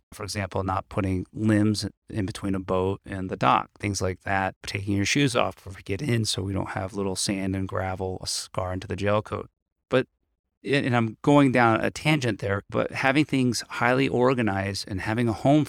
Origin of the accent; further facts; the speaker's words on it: Annapolis, Maryland, United States; I grew up in Annapolis boating.